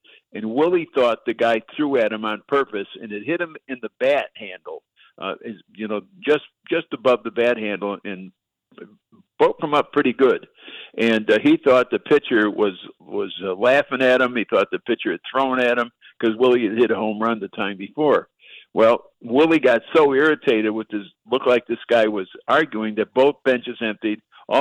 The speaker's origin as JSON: {"language": "English", "town": "Chicago", "region": "Illinois", "country": "United States", "tie": "born or raised there", "said": "and I'm born and raised in Chicago, folks. I mean, I've seen everything at least once in Chicago."}